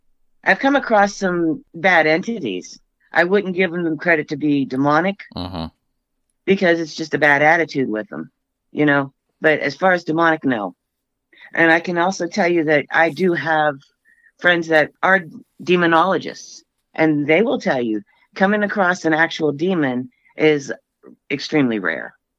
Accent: Warren, United States; because, I mean, when I grew up on Federal Street over there, that place was just crazy.

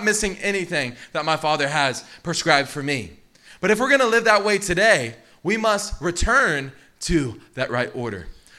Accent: Louisiana, United States; Saints, I'm from Louisiana, and there's a quote that people like to say down there, especially in the New Orleans area.

